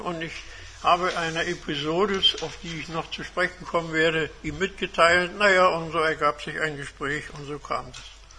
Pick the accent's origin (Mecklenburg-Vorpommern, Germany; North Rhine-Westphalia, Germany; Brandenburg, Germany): Mecklenburg-Vorpommern, Germany; Rostock; also born or lived in Koblenz; So, ich bin Rostocker seit Anfang 46. Ich kenne also die Geschichte der Stadt bis auf die 10 Jahre Koblenz aus eigenem Erleben, bin da also kaum größere Zeit weg gewesen dazwischen, bis auf diese 10 Jahre.